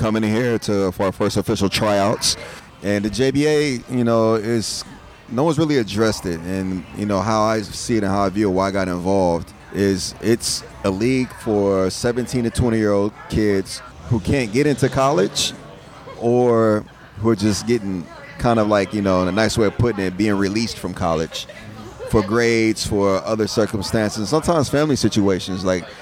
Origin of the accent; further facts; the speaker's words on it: Kansas City, Kansas, United States; Well, I'm from Kansas City. I'm from Kansas. And Missouri is just walking across the street, Kansas City, Missouri.